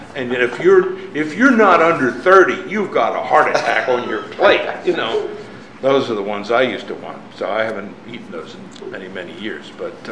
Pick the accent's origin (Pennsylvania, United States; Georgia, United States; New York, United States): Pennsylvania, United States; And being as how I'm from Pennsylvania, I just say Whataburger, and nobody even knows what I'm talking about because people from Pennsylvania don't say water right.